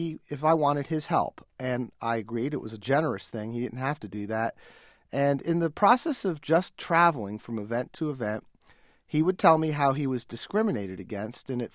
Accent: New Jersey, United States; And I'm from New Jersey, but I didn't ask to go back there because I really don't like the winter.

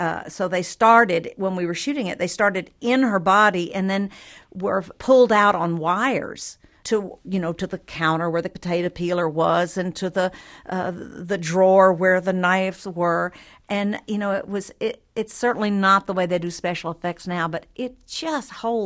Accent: the South, United States; in the majorette boots and jingle bells on our petticoats were an important part of a little girl growing up in the South.

